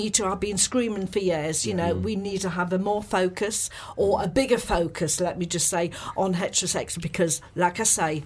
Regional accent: North East England, United Kingdom; accent: Northeast; he was talking about, you know, the Northeast because he detected my accent

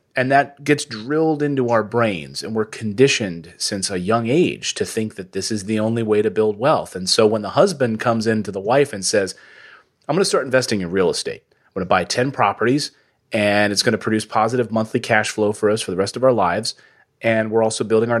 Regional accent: United States; but we grew up in the United States with a lot of conditioning about wealth building in this country.

